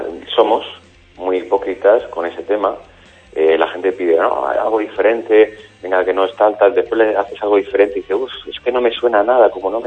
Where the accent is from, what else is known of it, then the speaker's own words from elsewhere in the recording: Spain; nosotros somos españoles